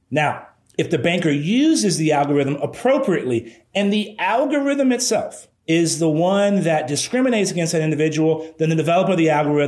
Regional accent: Texas, United States; You know, I'm from South Texas. We don't play hockey down here.

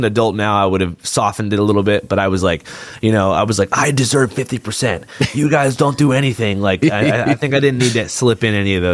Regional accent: Seattle, Washington, United States; growing up in Seattle, kind of in a progressive bubble, I didn't really understand the mentality of a lot of conservative people until I went to school in the South.

